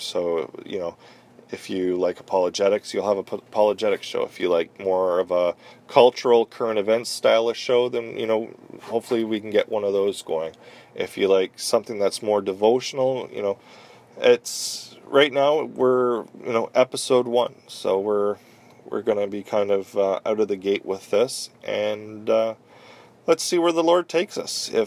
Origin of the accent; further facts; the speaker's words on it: Canada; I am Canadian. This is a Canadian podcast.